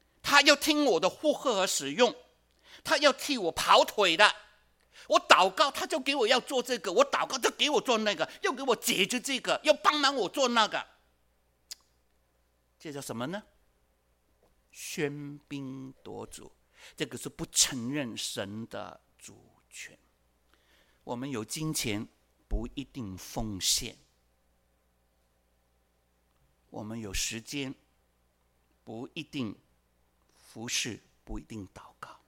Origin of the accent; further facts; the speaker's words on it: China; 特别我们中国人很殷勤的